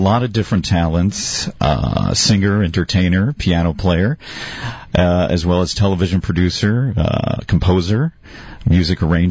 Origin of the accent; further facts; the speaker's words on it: Coral Springs, Florida, United States; also born or lived in New York; Coral Springs, originally from New York, but grew up in Coral Springs, Florida.